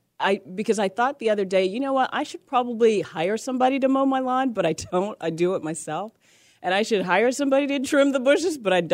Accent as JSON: {"language": "English", "town": "Las Vegas", "region": "Nevada", "country": "United States", "tie": "born or raised there", "lives_now": "Atlanta, United States", "said": "I grew up in Las Vegas. I don't know if we ever talked about this because I was born and raised in Las Vegas. And there's nothing but caliche rocks out there."}